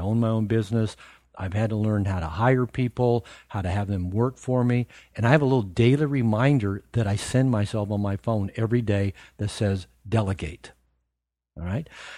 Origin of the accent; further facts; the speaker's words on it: Seattle, Washington, United States; As I mentioned, I'm from the Seattle area.